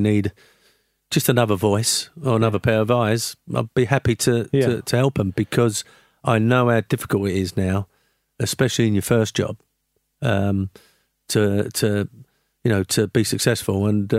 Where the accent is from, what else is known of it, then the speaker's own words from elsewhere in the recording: Canning Town, London, United Kingdom; also born or lived in Forest Gate; I was born in Forest Gate, brought up in Canning Town, West Ham boy.